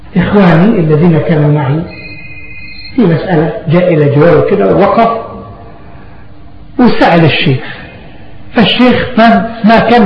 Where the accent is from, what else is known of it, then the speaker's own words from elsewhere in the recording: Egypt; عندنا في مصر